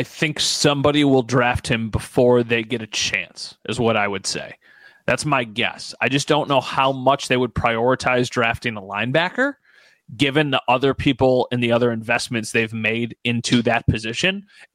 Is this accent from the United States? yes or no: yes; New York, United States; I'm from here. I'm from Western New York. My wife's from Western New York. Our families are here.